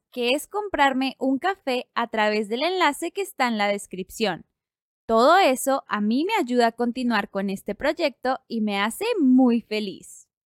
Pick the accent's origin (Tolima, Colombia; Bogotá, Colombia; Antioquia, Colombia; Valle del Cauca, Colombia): Bogotá, Colombia; Yo soy colombiana, específicamente de Bogotá, así que el español en este podcast es el español de Colombia.